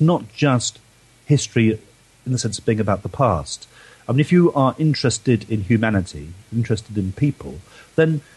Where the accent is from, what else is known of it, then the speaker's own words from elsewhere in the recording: London, United Kingdom; I grew up in south of London before that.